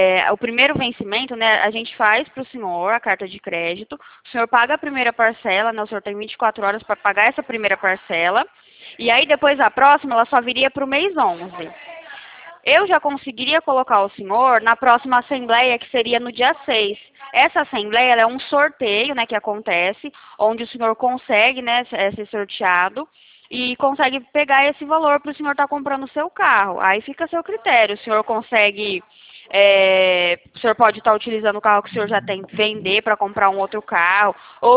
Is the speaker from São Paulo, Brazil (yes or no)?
yes; Sumaré, São Paulo, Brazil; Eu sou da cidade de Sumaré